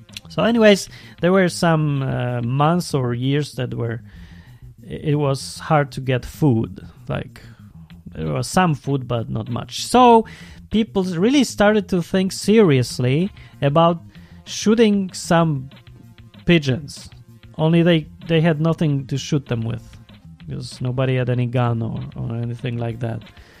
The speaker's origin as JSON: {"language": "English", "town": "Kraków", "region": "Lesser Poland", "country": "Poland", "tie": "born there", "second_language": "English", "said": "I was born in Kraków, and when I was a kid, it was just normal to be raised with pigeons."}